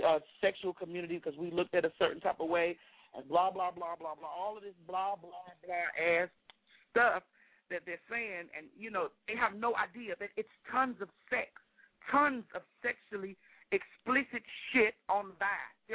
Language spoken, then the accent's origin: English; Florida, United States; I'm familiar with Stasha because Stasha and I are from the same place. We're both from Florida